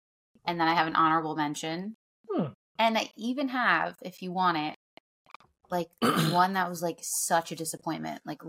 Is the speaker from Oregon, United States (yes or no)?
no; Staten Island, New York, United States; I grew up on Staten Island where it was much more urban.